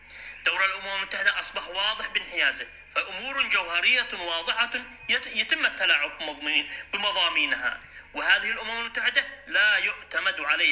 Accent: Yemen; وأننا كيمنيين

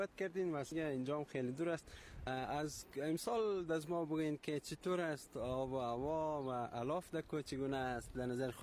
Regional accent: Bamyan, Afghanistan; ما از بامیان آمدیم.

